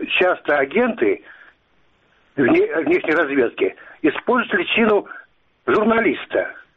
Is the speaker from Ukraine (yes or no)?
yes; Crimea, Ukraine; Я крымчанин, русский крымчанин.